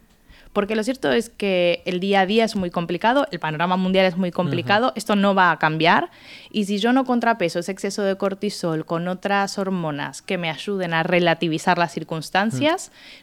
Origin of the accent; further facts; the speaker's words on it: Argentina; now in Valencia, Spain; Llevo más años en Valencia que en Argentina. Soy un poco gallega, dirían ahí.